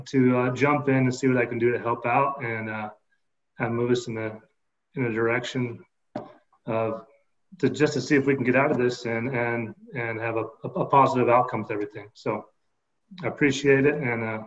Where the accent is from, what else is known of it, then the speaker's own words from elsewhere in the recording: Moab, Utah, United States; I grew up in Moab and I moved away for a point when I went to college. Got an opportunity to come home. It was always kind of my dream to live in Moab and come back home.